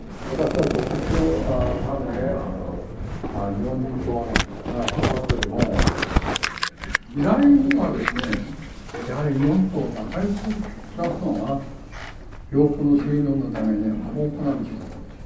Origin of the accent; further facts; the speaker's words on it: China; born there; Japanese is a second language; 幼い時から私は中国で生まれて、そして中国語で勉強したら、その以後はですね、韓国語習って